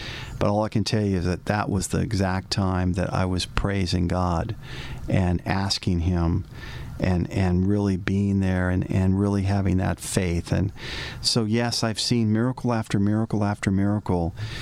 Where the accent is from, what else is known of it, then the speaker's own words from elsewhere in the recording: Glendale, California, United States; We grew up in Glendale, and in Glendale there are many brush fires and up in the hills, and we were in Shoal Canyon, if anyone knows where that is, and where my parents lived and where I grew up.